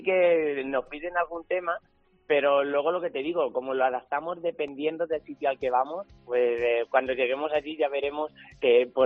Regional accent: Villaminaya, Castilla-La Mancha, Spain; estaba tocando en las fiestas de mi pueblo, en Villaminaya

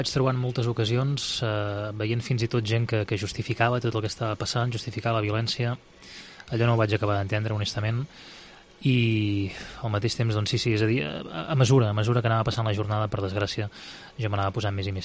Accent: Reus, Catalonia, Spain; amb la memòria que tinc com a reusenc, jo no havia vist mai la plaça tan i tan plena

